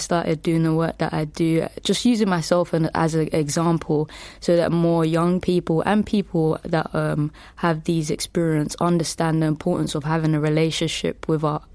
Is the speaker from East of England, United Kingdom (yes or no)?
no; Deptford, London, United Kingdom; It wasn't like it is now, gentrified and stuff. Coming from a place close to a estate called Pepys Estate, it was obviously quite challenging.